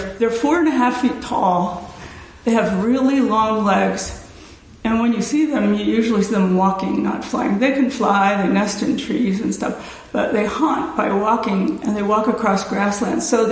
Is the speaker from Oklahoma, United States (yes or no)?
no; Youngstown, Ohio, United States; it's the very first place I ever remember as a young girl growing up in Youngstown, Ohio, that I really longed to visit.